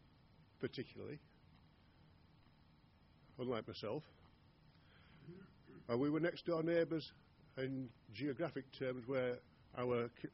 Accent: Yorkshire and the Humber, United Kingdom; And being Yorkshireman, not many like to pay subs, do we?

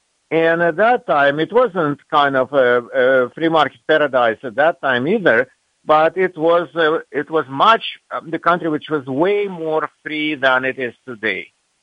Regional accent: Russia; English is a second language; I have a pretty bizarre background. I was raised in the Soviet Union and royally brainwashed there And I went to the Moscow State University

